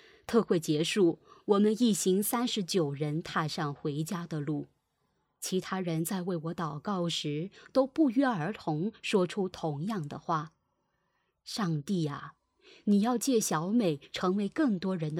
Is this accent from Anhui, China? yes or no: yes; Anhui, China; 用我们皖北老家的土话说